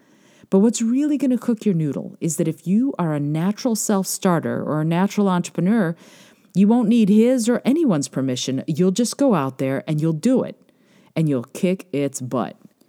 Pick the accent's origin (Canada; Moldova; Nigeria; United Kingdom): Moldova; now in United States; We are both immigrants from the former Soviet Union. He's from Belarus. I'm from Moldova. We both came over in the 1970s.